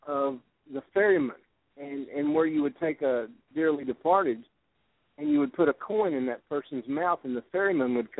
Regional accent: Florida, United States; And I grew up in Florida. I spent 10 years there. I moved there when I was 10 and stayed through my high school years

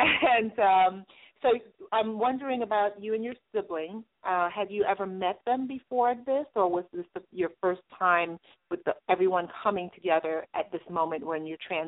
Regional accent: New York, United States; I come from an island background. I was born and raised here in New York. But my mom definitely is a traditional island woman

